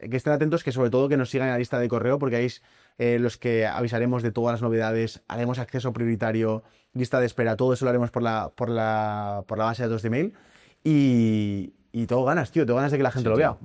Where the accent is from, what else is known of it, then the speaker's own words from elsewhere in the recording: Tolosa, Basque Country, Spain; Al final, como somos de Tolosa